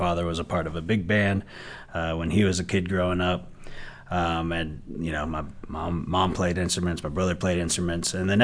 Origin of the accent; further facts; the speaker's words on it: Fort Collins, Colorado, United States; the Music District out of my hometown of Fort Collins.